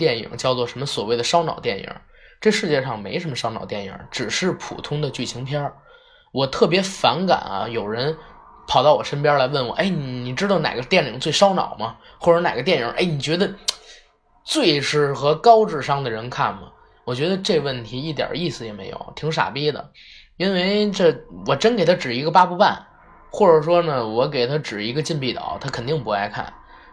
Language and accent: Chinese; Beijing, China; 王朔呢，在我们北京人心目当中